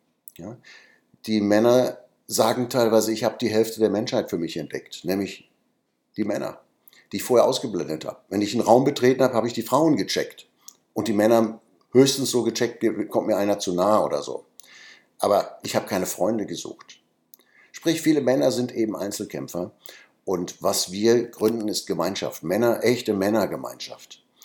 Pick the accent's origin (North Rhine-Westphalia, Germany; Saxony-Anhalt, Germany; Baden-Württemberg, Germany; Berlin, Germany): North Rhine-Westphalia, Germany; ich komme aus dem Ruhrpott